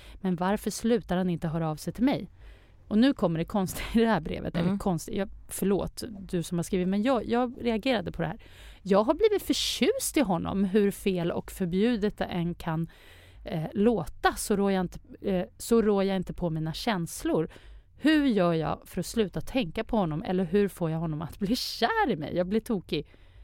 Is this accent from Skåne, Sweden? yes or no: no; Gothenburg, Västra Götaland County, Sweden; born there; Men jag är ju född i Göteborg.